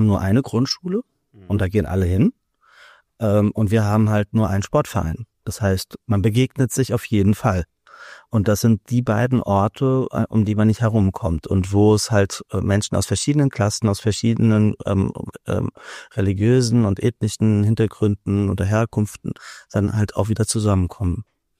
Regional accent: Mainz, Rhineland-Palatinate, Germany; also wir sind Mainz-Lerchenberg, wir fühlen uns als Mainzer, aber wir sind halt als Lerchenberger.

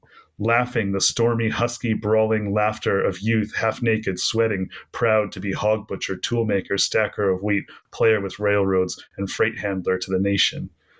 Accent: Chicago, Illinois, United States; born there; You know, I am an American, Chicago born, Chicago, that somber city.

